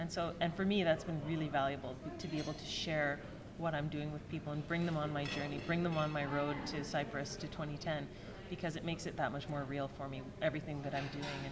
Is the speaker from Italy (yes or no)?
no; Vancouver, British Columbia, Canada; get a chance to have a new moment here in Vancouver. And not only do I get to have that moment in my hometown